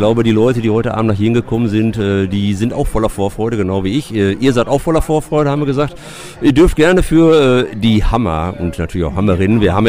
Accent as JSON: {"language": "German", "town": "Hamm", "region": "North Rhine-Westphalia", "country": "Germany", "said": "Bei uns in Hamm fragen immer"}